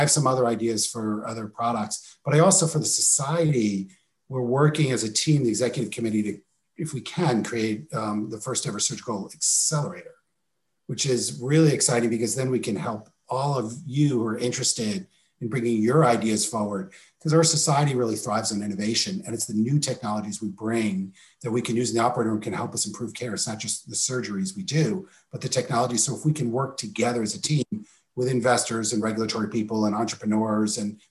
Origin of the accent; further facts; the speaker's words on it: Lawrence, New York, United States; But when I was a kid, I grew up in New York also. I grew up actually near where Alan Matarazzo lives, in Lawrence in Long Island.